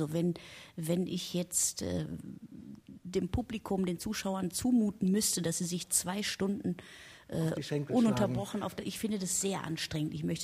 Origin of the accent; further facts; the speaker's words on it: Hausen an der Wied, Rhineland-Palatinate, Germany; also born or lived in Neuwied; ich bin ja in erster Linie ein Kind des Ruhrgebiets. Also ich bin zwar geboren in Neuwied am Rhein, aber habe meine ersten 8 Jahre in Hausen an der Wied verbracht